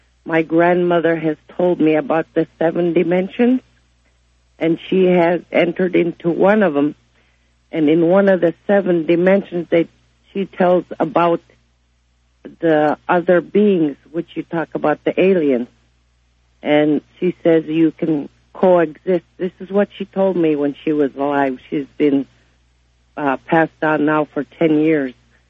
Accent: Kenai, Alaska, United States; I'm from Kenai, Alaska.

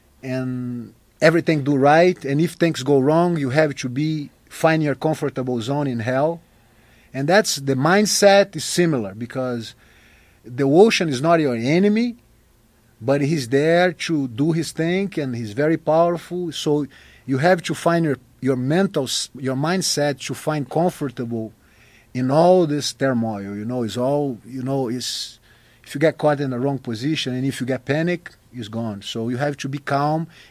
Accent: Rio de Janeiro, Brazil; English is a second language; You know, I'm a tropical rat. I'm born and raised in Rio, so I cannot stay away from the water.

